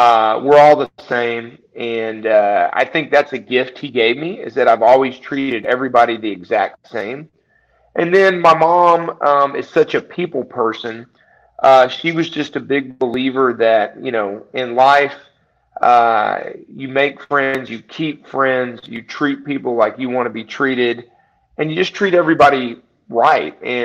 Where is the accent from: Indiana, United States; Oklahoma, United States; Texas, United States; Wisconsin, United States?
Texas, United States; Alvin; One, we grew up in Texas. We were in a small town. And so the people in Alvin back in the 70s